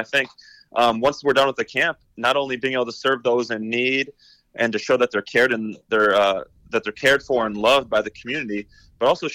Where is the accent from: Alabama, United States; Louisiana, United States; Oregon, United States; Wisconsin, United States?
Wisconsin, United States; Edgerton; I'm hosting my own football camp in my hometown of Edgerton, Wisconsin.